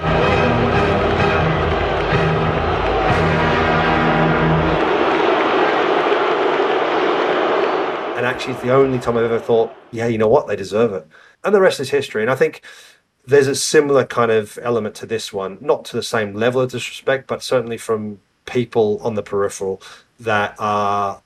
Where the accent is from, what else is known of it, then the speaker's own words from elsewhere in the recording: Australia; any background, we're all Australian